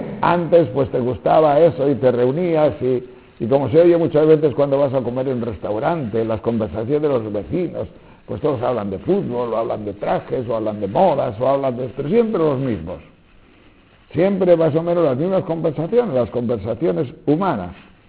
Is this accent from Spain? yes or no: yes; León, Castile and León, Spain; Ya sabéis que a los osos les gusta mucho la miel, por mi tierra de León hay osos